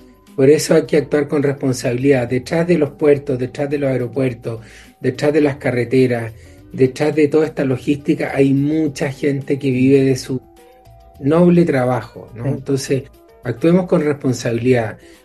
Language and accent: Spanish; Chile; Somos todos chilenos, Chile primero siempre